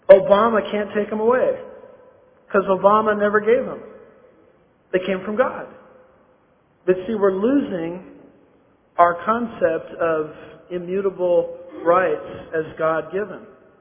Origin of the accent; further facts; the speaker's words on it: United States; By the way, I grew up in America saying the Pledge of Allegiance.